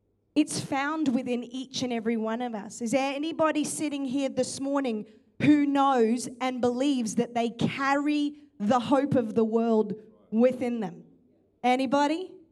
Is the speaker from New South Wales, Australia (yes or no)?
no; Townsville, Queensland, Australia; When I was growing up in Townsville, I had uncles who were suffering under the weight of a generation who's done this before